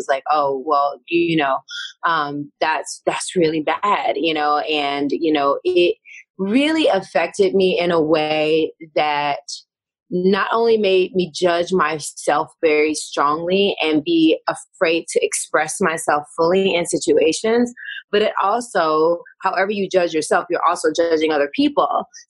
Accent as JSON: {"language": "English", "region": "Tennessee", "country": "United States", "tie": "born or raised there", "said": "Growing up in Tennessee, it was just black and white."}